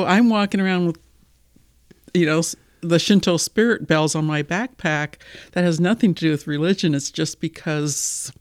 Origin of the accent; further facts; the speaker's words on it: United States; since I'm a female from the United States, I'm like an exotic cousin.